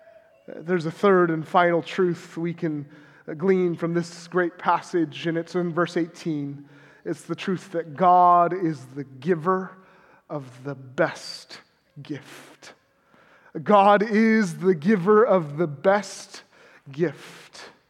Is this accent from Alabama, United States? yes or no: no; California, United States; and I'm from California, so we talk a lot about government deception when we talk about daylight savings.